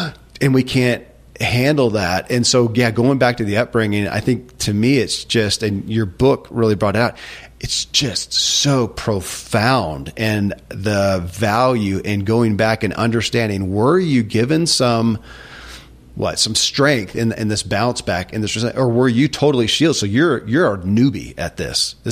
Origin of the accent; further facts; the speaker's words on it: Kentucky, United States; I grew up in Kentucky.